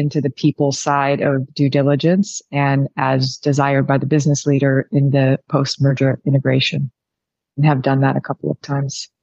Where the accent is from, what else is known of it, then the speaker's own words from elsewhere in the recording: California, United States; now in Canada; When I first moved to Canada, I'm originally from California.